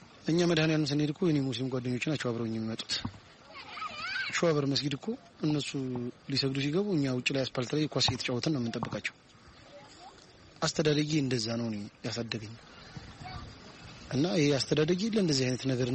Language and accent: Amharic; Amhara, Ethiopia; ኳስ ተጫውቼ ያደግኩት በክለብም ደረጃ ተጫውቻለሁ። በአማራ ክልልም ደረጃ በፕሮጀክት ክልሌን ወክዬ ብዙ ሀገር ተጫውቻለሁ።